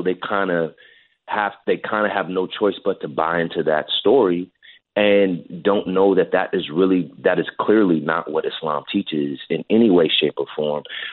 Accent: California, United States; racially diverse school in California when I was in high school, if I'm not mistaken. And so for me, I grew up around Samoan kids, Filipino kids, obviously black kids, white kids, you know, Asian, Latino.

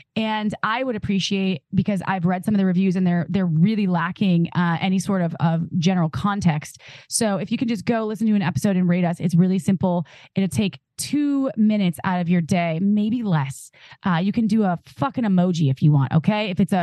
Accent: Midwest, United States; Ooh, I'm from the Midwest, so corn, hello, it's the way to my heart.

